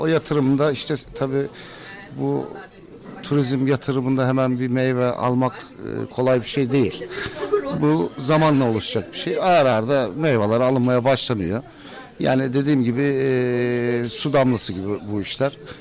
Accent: Gerze, Sinop, Turkey; Ha bizim Gerze'mizde yok

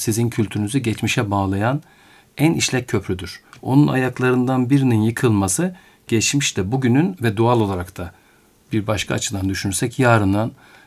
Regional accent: Iğdır, Turkey; ben Iğdırlıyım, orada doğdum ve büyüdüm.

